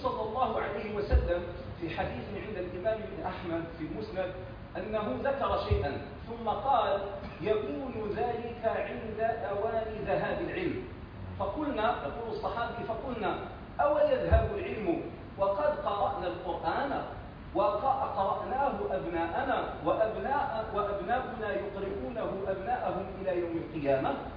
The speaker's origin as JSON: {"language": "Arabic", "country": "Morocco", "said": "عندنا في المغرب"}